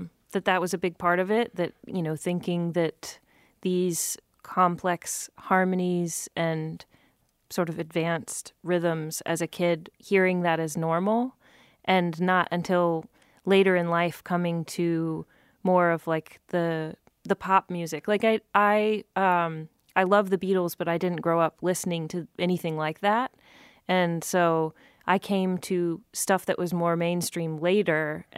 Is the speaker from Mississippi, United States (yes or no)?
no; Winston-Salem, North Carolina, United States; born there; I was born in Winston-Salem, North Carolina